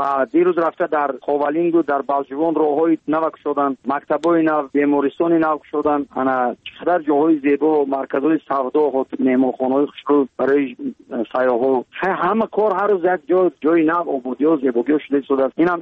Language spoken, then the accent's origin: Persian; Tajikistan; برای مادر عزیزم 80 ساله کمپی، برای وطنم، برای تاجیکستان عزیزم